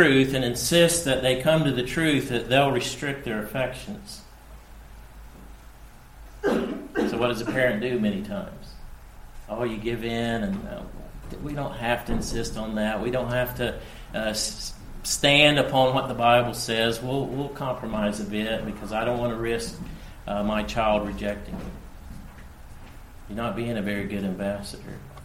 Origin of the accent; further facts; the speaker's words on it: United States; You know, my home country at the moment is approaching negotiations with North Korea. Now, what if our Secretary of State from America went to North Korea